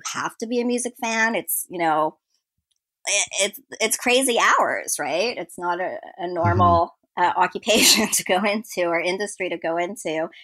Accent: Toronto, Ontario, Canada; we're both from Toronto.

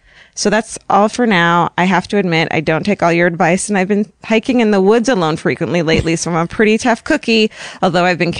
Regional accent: Dundalk, Maryland, United States; I grew up in Dundalk, Maryland. A suburb right side of Baltimore City.

